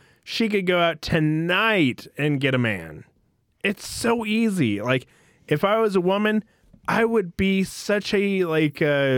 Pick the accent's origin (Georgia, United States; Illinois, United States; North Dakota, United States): North Dakota, United States; also born or lived in Stockton, Missouri / Rexburg, Idaho; I'm not. I'm from North Dakota. North Dakota